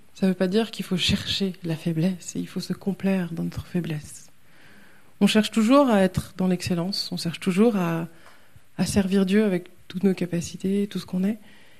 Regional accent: France; peut-être parfois plus en tant que Français aussi, parce qu'on est les meilleurs

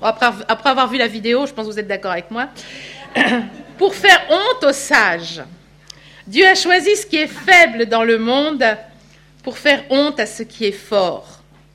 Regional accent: France; Crois, c'est déjà pas facile, mais alors obéir, n'en parlons pas, on est français en plus, hein?

